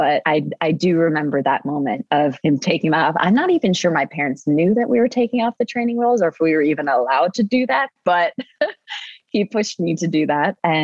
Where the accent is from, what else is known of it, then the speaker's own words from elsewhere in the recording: Roxbury, Connecticut, United States; We grew up in Connecticut in a little town, Roxbury. We're basically in the middle of nowhere.